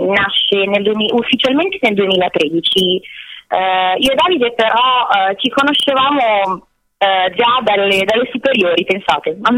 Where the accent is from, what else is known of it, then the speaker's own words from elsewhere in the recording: Vercelli, Piedmont, Italy; io e Davide siamo di Vercelli